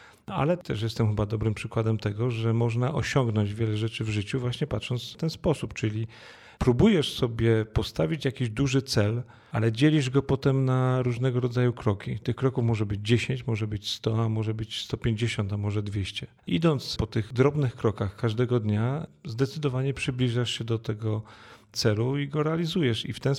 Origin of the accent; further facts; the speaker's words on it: Puszczykowo, Greater Poland Voivodeship, Poland; Ja się wychowałem w Puszczykowie, to jest taka miejscowość w otulinie Wielkopolskiego Parku Narodowego